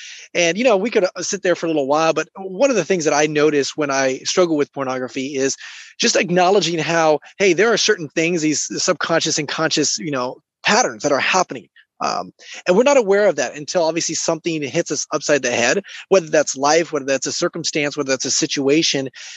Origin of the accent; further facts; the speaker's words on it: Jacksonville, Florida, United States; Right now, I am from Florida, Jacksonville.